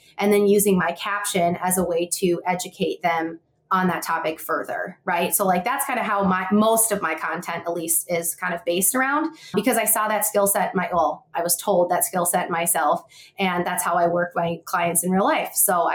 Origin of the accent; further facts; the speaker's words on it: Minnesota, United States; accent: Minnesota; Like my Minnesota accent, it comes out. I know it does, right?